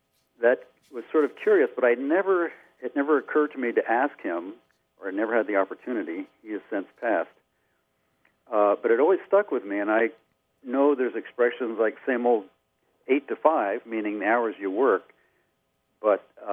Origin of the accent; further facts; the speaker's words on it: California, United States; I'm from North San Diego County.